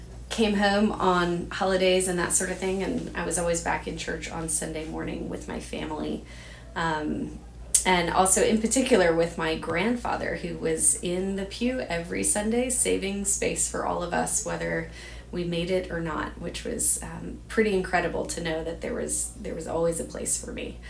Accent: Charleston, South Carolina, United States; so I grew up here in Charleston and grew up going to St. Philip's Church.

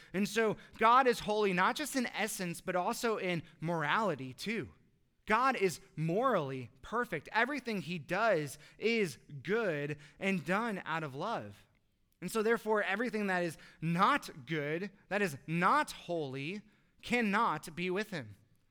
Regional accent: Chicago, Illinois, United States; And I'm from Chicago, so that rarely ever happens, all right?

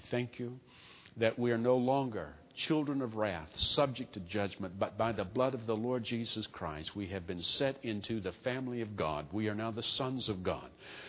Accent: Texas, United States; born there; I was born in Texas, so it gives me standing.

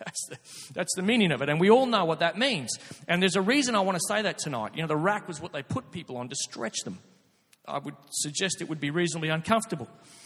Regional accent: Scotland, United Kingdom; being a Scotsman

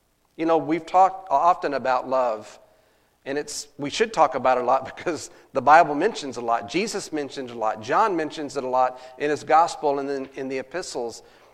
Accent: Glen Rose, Texas, United States; Down in my hometown in Glen Rose, Texas, they're experiencing some flooding.

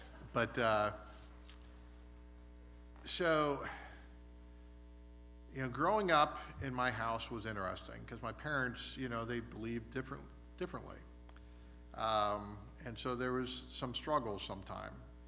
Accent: Erie, Pennsylvania, United States; You know, for me, you know, I grew up in Erie, Pennsylvania.

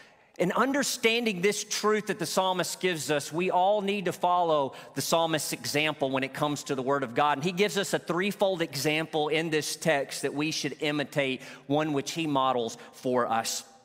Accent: Arkansas, United States; Most of you are aware I grew up in Northeast Arkansas, out in the country.

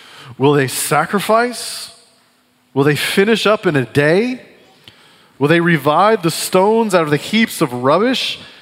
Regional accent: Texas, United States; I was supposed to pretend like I knew how to grill because I was from West Texas and I was a man.

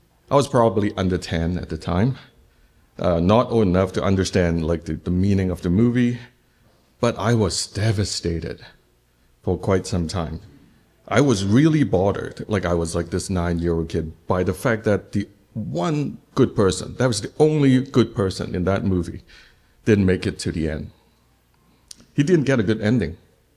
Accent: Hong Kong; Well, I'm from Hong Kong. So when we were young in Hong Kong, we had no rating systems for movies.

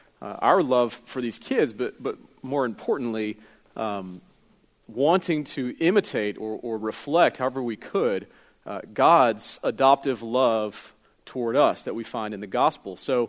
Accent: Jacksonville, Florida, United States; born there; I was born originally in Jacksonville, Florida

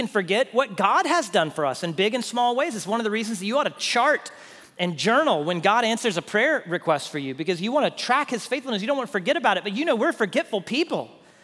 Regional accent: Houston, Texas, United States; but neither of us are from West Texas. I'm from Houston.

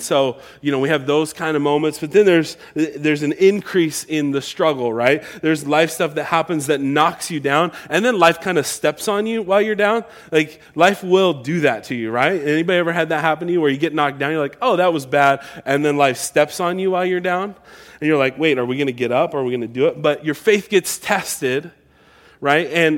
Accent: Pacific Northwest, United States; I grew up in the Northwest where it wasn't sunshiny all the time

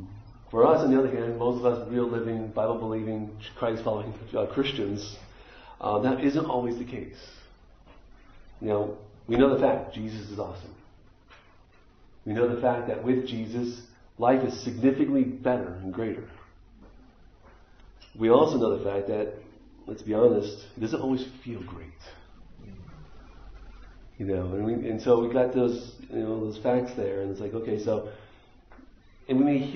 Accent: New York, United States; She's from Jersey. I'm from New York.

